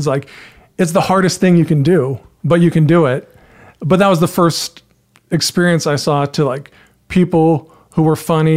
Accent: Carlsbad, California, United States; Carlsbad, San Diego County.

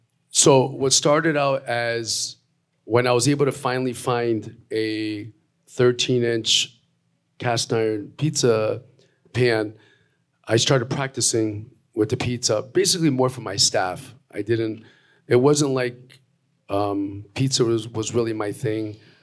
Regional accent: Bridgeport, Connecticut, United States; also born or lived in Montreal, Canada; So I'm originally from Montreal, moved to Bridgeport in 1972. Grew up in Bridgeport for a good part of my life. Then we moved to Trumbull.

